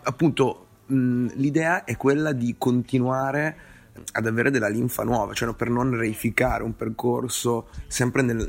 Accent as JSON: {"language": "Italian", "town": "Bologna", "region": "Emilia-Romagna", "country": "Italy", "said": "Io sono di Bologna, sono stato via un po' di anni"}